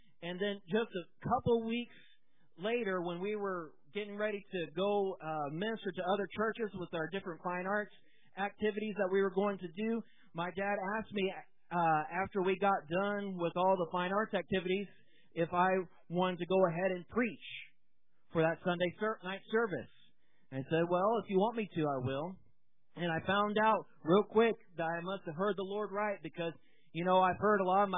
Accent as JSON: {"language": "English", "region": "Missouri", "country": "United States", "said": "And so, again, we're from Southwest Missouri. We live in a small town called Monette, about a population of 10,000 people."}